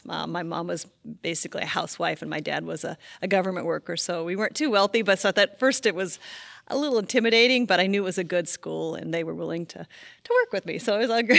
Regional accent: Fontana, California, United States; I was born in Fontana, California, which is outside. It's like a part of San Bernardino County, outside of Los Angeles area. We moved to Riverside and then later moved to Laverne, which is a suburb of Los Angeles.

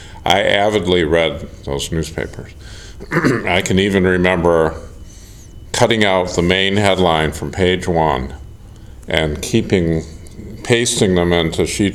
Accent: St. Clair Shores, Michigan, United States; I grew up in St. Clair Shores. I was actually born in Cottage Hospital in Grosse Pointe.

